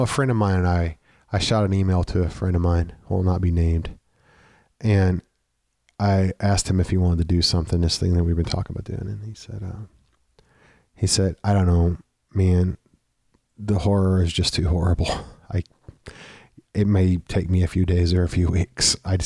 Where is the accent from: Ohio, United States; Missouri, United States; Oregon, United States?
Missouri, United States; Desloge; They sent him out to the Boones to Immaculate Conception in Flat River, Missouri, or where I grew up in Deloge, Missouri.